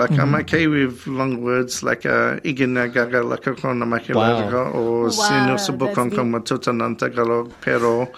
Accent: Australia; born there; I am born Australian and white

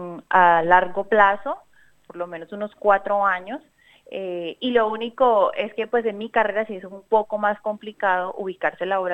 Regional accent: Colombia; Yo soy periodista de Colombia, decidimos hacer este gran cambio de vida

